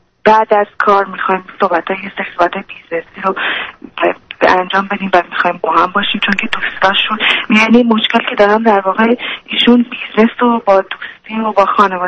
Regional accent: Iran; moved away; وقتی که من از ایران خارج شدم و اومدم تو اون کشور

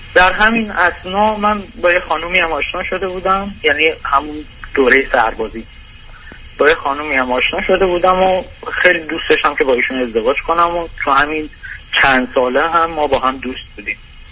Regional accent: Iran; moved away as an adult; من الان 4 ساله که از ایران خارج شدم اومدم اروپا.

